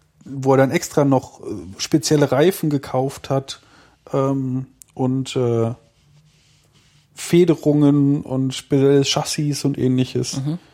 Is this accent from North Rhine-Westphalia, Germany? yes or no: yes; Lüdenscheid, North Rhine-Westphalia, Germany; ich komme ja eigentlich aus Lüdenscheid, beziehungsweise habe da lange gewohnt und da gab es von mir in Laufentfernung eine Bahn dafür.